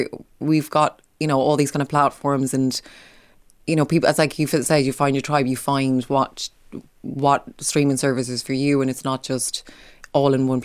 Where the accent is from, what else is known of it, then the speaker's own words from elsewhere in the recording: Mullingar, Leinster, Ireland; accent: Midlands; now in United Kingdom; I came from Mullingar and I was living in Dublin. I used to get slagged off from my accent when I first moved to Dublin